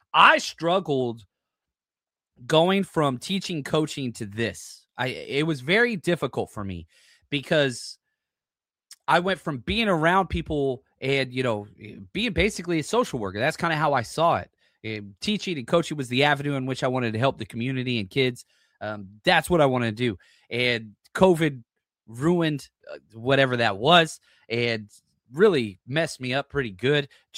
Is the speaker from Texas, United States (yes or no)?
yes; Texas, United States; now in East Bay, United States; It's funny because I was raised in Texas, right? So my Cowboys hate's rooted in that.